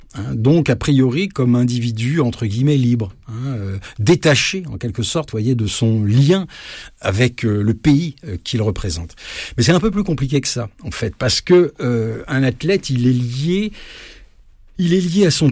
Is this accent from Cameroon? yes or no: no; Ukraine; vienne chez nous en Ukraine, qu'il voit ce que signifie la neutralité du point de vue du CIO. Qu'il vienne voir nos villages, nos villes bombardées